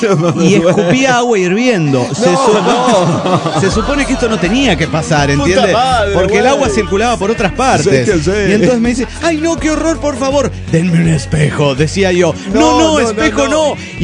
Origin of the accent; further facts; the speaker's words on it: Huaraz, Ancash, Peru; de Huaraz.